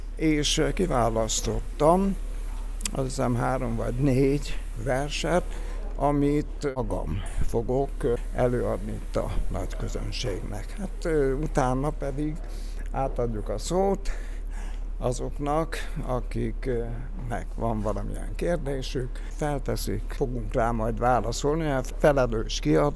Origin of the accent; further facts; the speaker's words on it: Püspökladány, Hajdú-Bihar, Hungary; born there; Püspökladány a szülővárosom